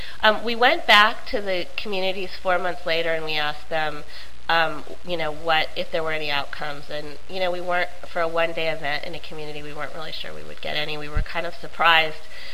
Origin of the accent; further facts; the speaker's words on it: Oakland, California, United States; I come from Oakland in California